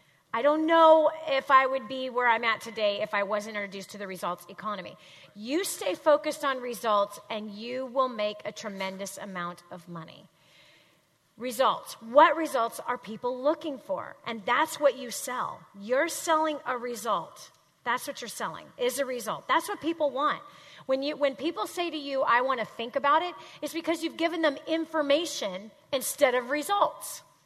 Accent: Redondo Beach, California, United States; I grew up, and I grew up on Grant Avenue. It's just right down the street here, right near Redondo Beach. It's Grant Avenue, really busy street.

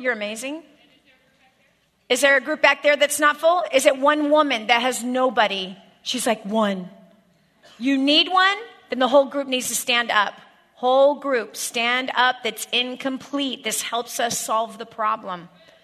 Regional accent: California, United States; bah, I'm from California.

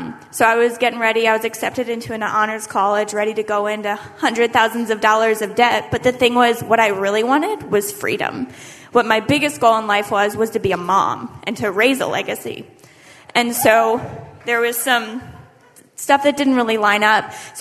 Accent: Texas, United States; I'm from Texas.

